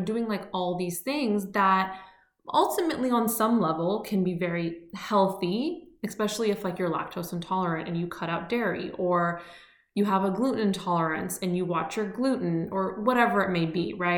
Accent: California, United States; I'm going to use California as the example because I'm from California, so I know very well what the vibe is, right?

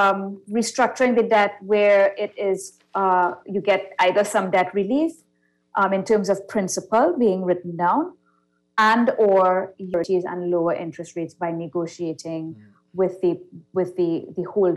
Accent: Trinidad & Tobago; I'm from Trinidad.

